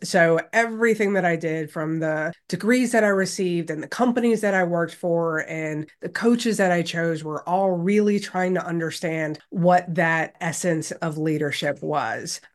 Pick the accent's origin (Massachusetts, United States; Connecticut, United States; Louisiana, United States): Louisiana, United States; It wasn't just what I had been raised growing up in Louisiana thinking about as a leader.